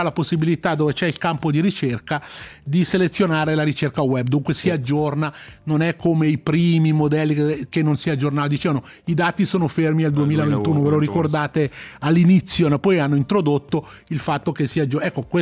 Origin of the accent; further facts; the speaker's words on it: Ticino, Switzerland; accent: Ticinese dialect; ChatGPT nella fattispecie era in grado di interpretare dei testi nel nostro dialetto.